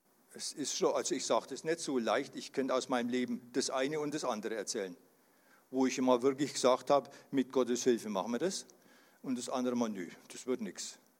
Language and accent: German; Geroldsgrün, Bavaria, Germany; Gut, ich komme aus Geroldsgrün im Frankenwald, im frommen Frankenwald.